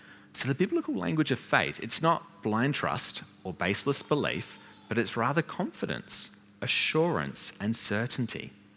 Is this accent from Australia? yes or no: yes; Australia; I think as Aussie Christians, we don't really use the language of brothers and sisters very much.